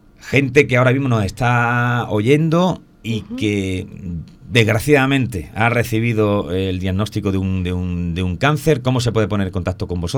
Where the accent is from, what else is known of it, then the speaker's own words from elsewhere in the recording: Periana, Andalusia, Spain; born there; además de mi pueblo, yo nací en Periana